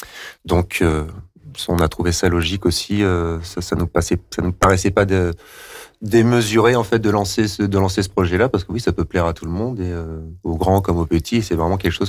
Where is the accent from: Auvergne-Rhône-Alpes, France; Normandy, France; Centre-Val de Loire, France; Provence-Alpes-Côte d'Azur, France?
Auvergne-Rhône-Alpes, France; Bourbon-l'Archambault; Ah bah du coin, tout à fait. Moi, je suis né à Bourbon-l'Archambault. Je ne pouvais pas faire plus bourbonnais